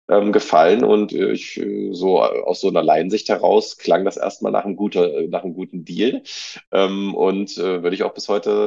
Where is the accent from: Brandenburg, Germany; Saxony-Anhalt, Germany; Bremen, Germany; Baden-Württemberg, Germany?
Saxony-Anhalt, Germany; Sangerhausen; aus Sangerhausen in Sachsen-Anhalt.